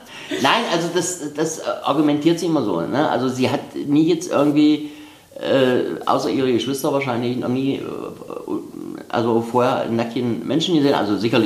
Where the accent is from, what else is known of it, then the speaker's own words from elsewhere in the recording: Bernburg, Saxony-Anhalt, Germany; Ja, wie gesagt, ich stamme ja aus Bernburg und es ist immer schön, hier in den Harz zu fahren